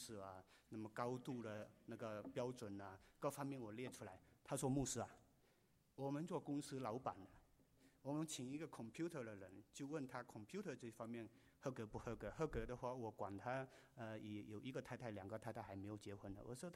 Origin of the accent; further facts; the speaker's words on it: Malaysia; also born or lived in Africa; 我是在马来西亚长大，从来没有见过